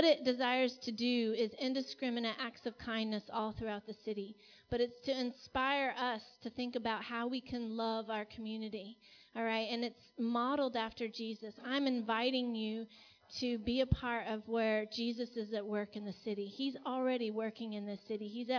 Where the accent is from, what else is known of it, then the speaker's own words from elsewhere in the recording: United States; accent: American; moved away as an adult; You can probably hear my American accent. I moved here in 2007 from America.